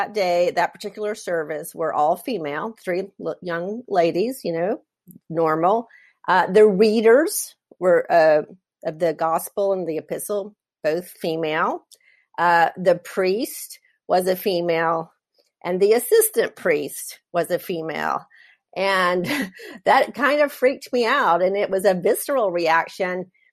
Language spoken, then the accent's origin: English; Atlanta, Georgia, United States; But I grew up in the Atlanta area, a very devout Baptist, then Episcopal family.